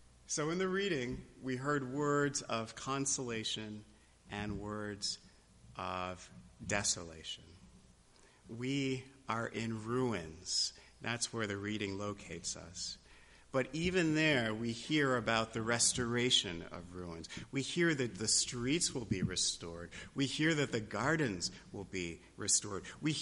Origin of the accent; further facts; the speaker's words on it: New York, United States; now in New England, United States; why I came to New England from New York in the first place.